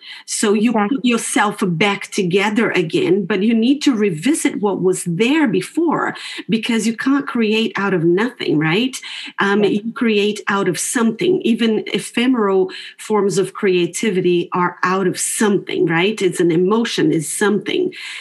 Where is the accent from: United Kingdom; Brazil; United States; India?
Brazil; now in New Zealand; So living in New Zealand, I'm originally from Brazil, and in Brazil, I wouldn't have this financial support